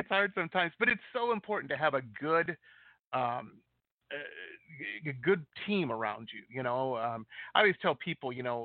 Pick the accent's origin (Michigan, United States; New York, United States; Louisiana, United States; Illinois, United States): Michigan, United States; Detroit; I grew up outside of Detroit.